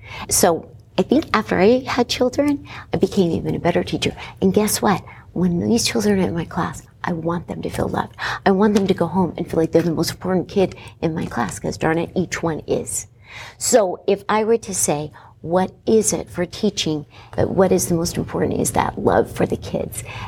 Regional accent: San Antonio, Texas, United States; But I told you, I grew up in San Antonio, Texas. My dad was in the military

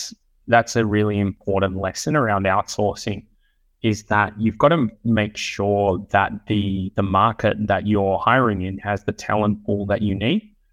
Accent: Australia; So it's kind of hard being an Australian to identify what are Australians good at and what are we bad

